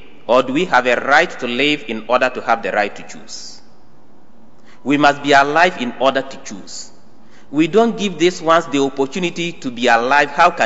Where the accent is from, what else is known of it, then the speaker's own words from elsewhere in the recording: Ghana; because I am a Ghanaian.